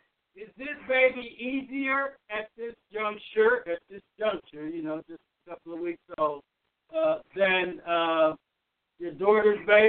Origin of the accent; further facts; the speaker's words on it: Alabama, United States; Well, GRX, I'm sorry to inform you late, but we are from Bama.